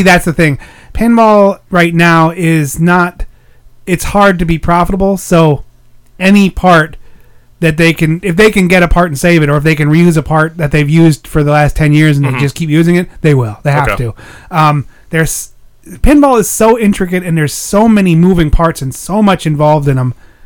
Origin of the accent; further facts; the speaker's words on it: United States; As an American, just some dumb guy, I'm trying my best to learn stuff